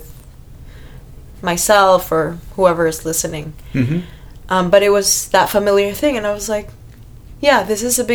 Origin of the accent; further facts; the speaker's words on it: Philippines; now in Los Angeles, United States; I grew up in the Philippines, and, you know, I had a plan.